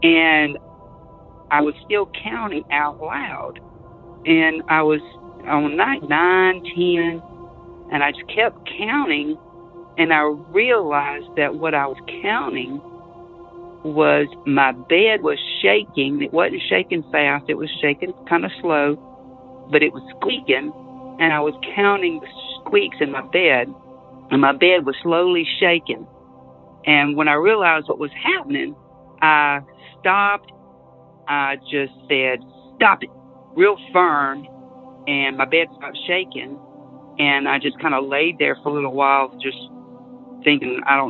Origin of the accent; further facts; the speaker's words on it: Mississippi, United States; I am from Mississippi. This is a short one. I grew up at a church camp